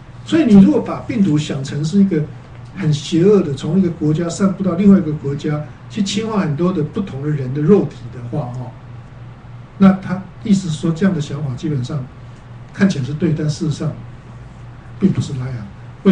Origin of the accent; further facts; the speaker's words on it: China; 像我们中国人看到鱼头是高兴的不得了